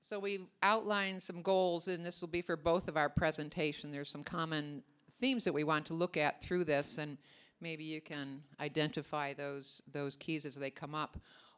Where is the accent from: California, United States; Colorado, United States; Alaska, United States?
Colorado, United States; Durango; from La Plata County, Colorado. My home is in Durango.